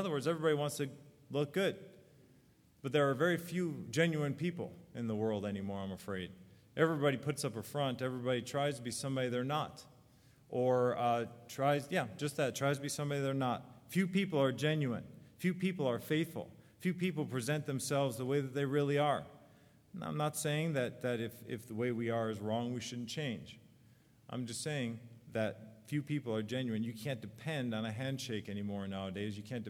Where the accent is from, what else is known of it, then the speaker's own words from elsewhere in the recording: United States; I'm American, and there's nothing wrong with that. I'm proud to be an American.